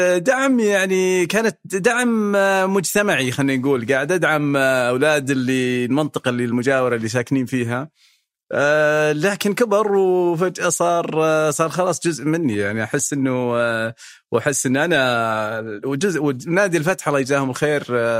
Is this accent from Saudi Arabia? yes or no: yes; Eastern Province, Saudi Arabia; يمكن لأني نشأت وتربيت في منطقة الأحساء اللي منها